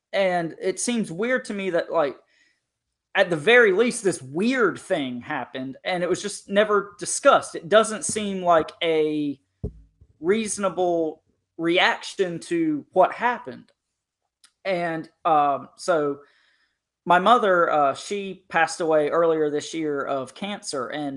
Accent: North Carolina, United States; I grew up in Eastern North Carolina across the creek from a very large military institution. The base is called Camp Lejeune.

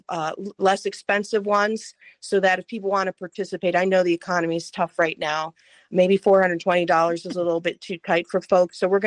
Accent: West Virginia, United States; I grew up in West Virginia, pretty poor, actually.

